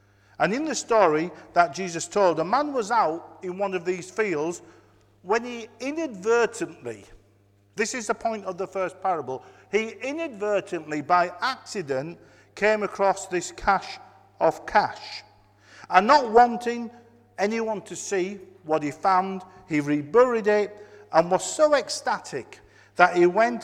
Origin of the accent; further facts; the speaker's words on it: Yorkshire and the Humber, United Kingdom; I want to say, as a Yorkshireman, that's the type of experience I want.